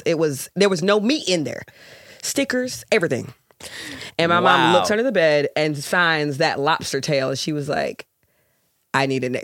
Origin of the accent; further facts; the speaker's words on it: Georgia, United States; Well, I'm from Georgia.